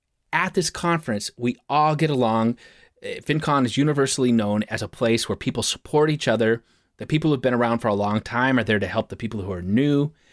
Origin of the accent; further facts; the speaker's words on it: Portland, Oregon, United States; I'm from Portland. Let's just be clear. I'm from Portland. In Portland, we have a very specific way we think, most of us.